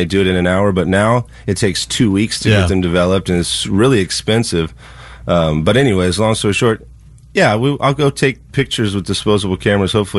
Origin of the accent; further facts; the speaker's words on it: Nashville, Tennessee, United States; also born or lived in Maryland; right around the time that Sandlot came into my life, I moved to Maryland from Nashville.